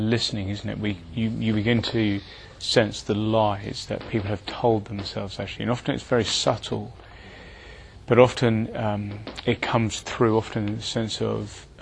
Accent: United Kingdom; it's impolite to talk about sin, particularly even more so as British people.

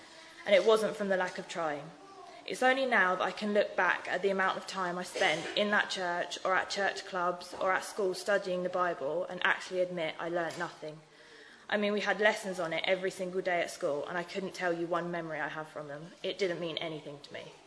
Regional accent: Lewes, South East England, United Kingdom; also born or lived in Brighton; I've been coming to church for about a year now. I was born in Brighton and raised in Lewes. I had a fairly Catholic upbringing with going to Catholic primary and secondary schools. We attended Catholic church every Sunday

